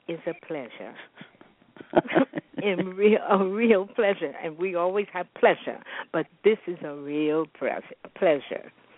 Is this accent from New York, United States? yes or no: yes; New York City, New York, United States; Well, I was born in Harlem Hospital, on 135th, and it's at Lenox, yes. And that's where I was born, and I resided in Harlem until I was 10 months old.